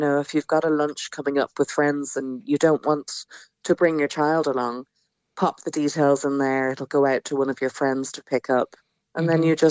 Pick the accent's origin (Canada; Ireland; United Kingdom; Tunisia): Ireland; Obviously, I'm from Ireland